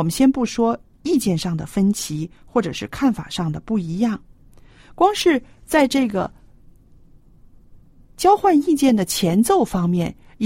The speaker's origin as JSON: {"language": "Chinese", "country": "China", "said": "我们中国人造字很有意思"}